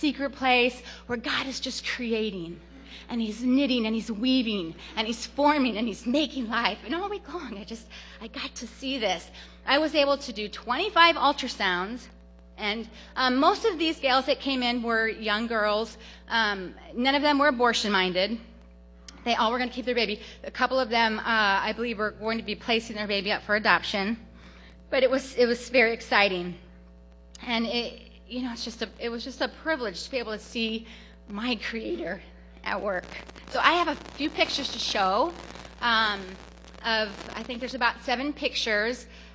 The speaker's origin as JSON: {"language": "English", "town": "St. Louis", "region": "Missouri", "country": "United States", "said": "There were about seven of us nurses who took the course, and just two of us were from out of town. I was from St. Louis, and we had someone from Chicago."}